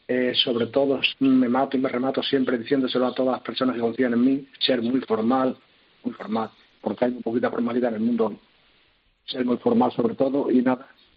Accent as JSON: {"language": "Spanish", "town": "Calamonte", "region": "Extremadura", "country": "Spain", "tie": "born or raised there", "said": "una señora de aquí de mi pueblo, de Calamonte"}